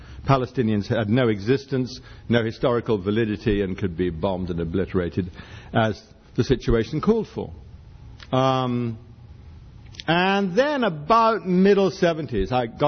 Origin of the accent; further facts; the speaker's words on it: Ireland; Growing up in Ireland, where, you know, there were no Palestinians and no Jews and no black people and just Irish people.